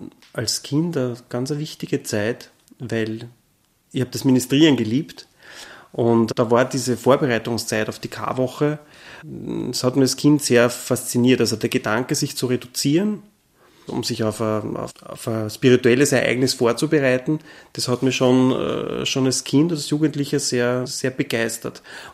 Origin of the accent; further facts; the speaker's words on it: Gmünd, Lower Austria, Austria; Also die Kindheit da im nördlichen Waldviertel, noch vor dem Mauerfall, bin 79 geboren und in Gmünd aufgewachsen, und da war ja die Welt aus eigentlich.